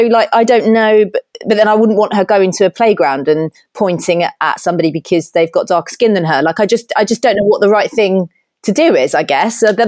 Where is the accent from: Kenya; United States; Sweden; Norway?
Kenya; I was brought up in Kenya